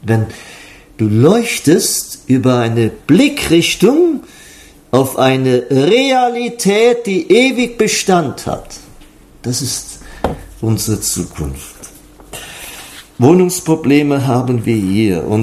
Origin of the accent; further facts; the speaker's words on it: Metzingen, Baden-Württemberg, Germany; wo ich herkomme von Metzingen